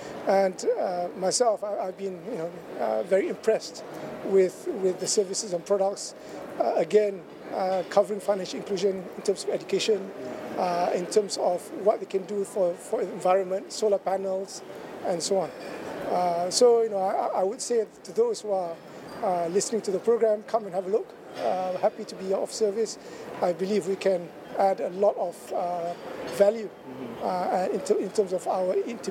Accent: Malaysia; As a Malaysian

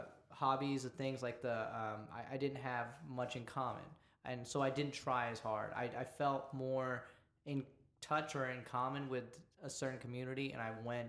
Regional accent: Alpharetta, Georgia, United States; Growing up in Alpharetta, Georgia, going to a primarily southern white school, trying to fit in, I definitely was insecure about being

